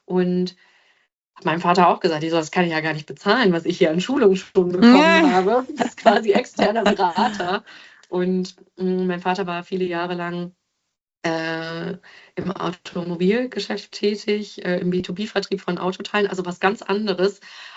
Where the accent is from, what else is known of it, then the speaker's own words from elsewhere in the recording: North Rhine-Westphalia, Germany; Ich komme ja nun aus Ostwestfalen, wir sind sehr direkt.